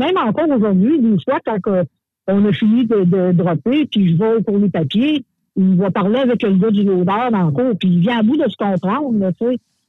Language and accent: French; India; puis moi, je suis de l'Inde